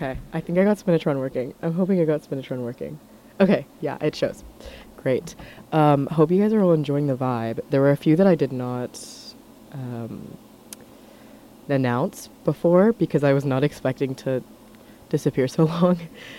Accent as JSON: {"language": "English", "region": "West Coast", "country": "United States", "said": "This is my first snow day. Yeah, I'm from the West Coast, so I've never had a snow day before."}